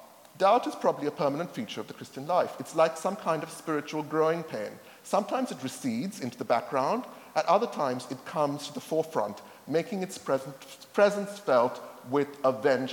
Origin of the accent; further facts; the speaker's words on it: Sri Lanka; It was Sri Lankan New Year on Friday, and I grew up in Sri Lanka.